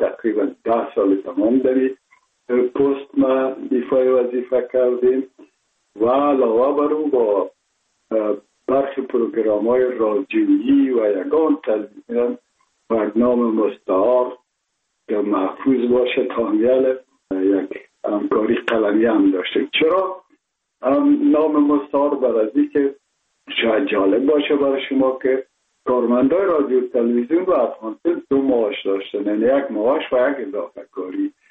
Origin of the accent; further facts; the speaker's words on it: Kabul, Afghanistan; من متولد شهر کابل هستم، اصلا تاجک و از شهر کولی کابل که از پدر از کابل هستم